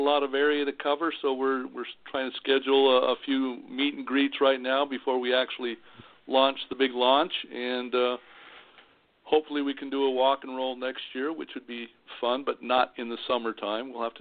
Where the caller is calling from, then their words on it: Gilbert, Arizona, United States; Well, I'm out of Gilbert, Arizona, and we're the Arizona mm-hmm. chapter.